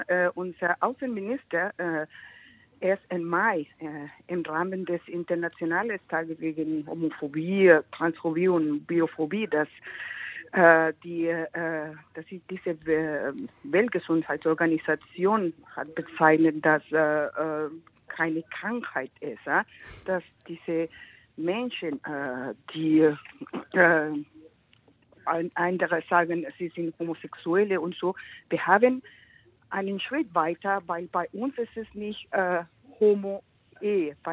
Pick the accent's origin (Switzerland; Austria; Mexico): Mexico; now in Germany; Ich komme aus Mexiko, ich bin Korrespondentin hier in Deutschland, einer mexikanischen Zeitung, aber ich bin in Wolfsburg, in Berlin bin ich oft